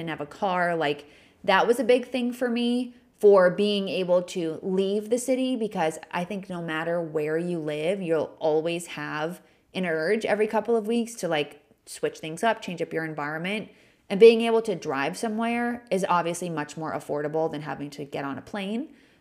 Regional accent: New England, United States; now in Los Angeles, United States; but it was a benefit for me because I grew up in New England. So I was used to like 5 to 6 months of the year, it was cold and kind of miserable.

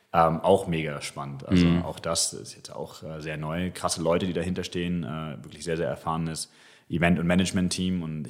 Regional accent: Munich, Bavaria, Germany; Als Münchner super.

